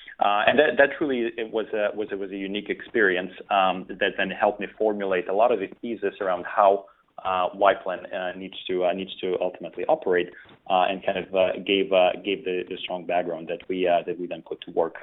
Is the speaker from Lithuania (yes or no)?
yes; Lithuania; while I was growing up in Lithuania, which is where I'm from originally